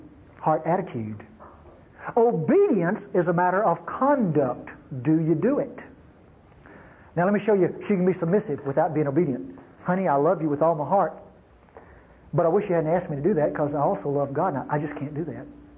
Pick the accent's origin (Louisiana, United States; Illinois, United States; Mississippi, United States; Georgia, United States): Mississippi, United States; I'm from North Mississippi, and as I grew up, I was a race prejudice.